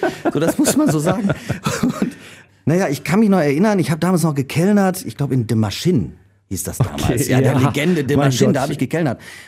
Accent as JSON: {"language": "German", "town": "Richrath", "region": "North Rhine-Westphalia", "country": "Germany", "tie": "born or raised there", "also_born_or_lived": "Solingen", "said": "Genau, also ich bin in Richrath aufgewachsen, obwohl ich gebürtiger Solinger bin und ja jetzt hier auch schon wieder lange lebe."}